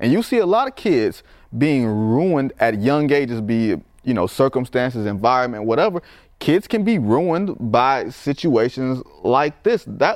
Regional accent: Detroit, Michigan, United States; Where I'm from Detroit. Them fighting words.

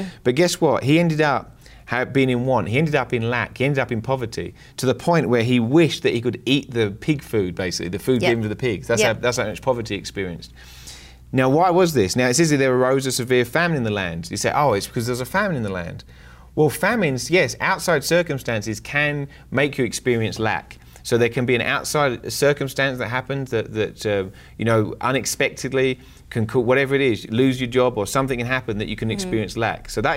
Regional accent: England, United Kingdom; England, we're from England. England is just as bad as America.

